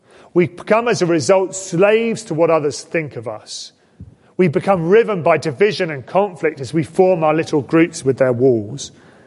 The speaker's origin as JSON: {"language": "English", "country": "United Kingdom", "said": "what sort of person must I be as another British person?"}